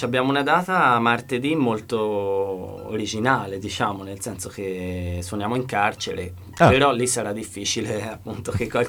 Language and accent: Italian; Lucca, Tuscany, Italy; Siamo di Lucca, sì.